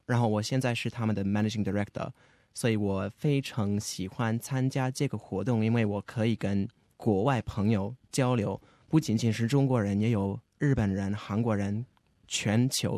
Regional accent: Melbourne, Victoria, Australia; born there; Chinese is a second language; 我是本地人，我出生于墨尔本，我是在蒙纳士大学读中文和经济学的。

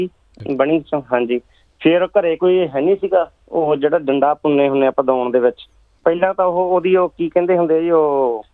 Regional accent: Sodhi Wala, Punjab, India; also born or lived in Jitwal; ਮੇਰਾ ਪਿੰਡ ਹੈ ਜੀਤਵਾਲ ਹੈ ਜੀ, ਅਤੇ ਜ਼ਿਆਦਾਤਰ ਮੈਂ ਬਚਪਨ ਤੋਂ ਲੈ ਕੇ ਸੋਢੀ ਵਾਲਾ ਤਲਵੰਡੀ ਭਾਈ ਕੋਲੇ, ਉੱਥੇ ਮੇਰੇ 20-25 ਸਾਲ ਉੱਥੇ ਭੂਆ ਜੀ ਦੇ ਪਿੰਡ ਉੱਥੇ ਬਤੀਤ ਹੋਏ ਹਨ ਜੀ।

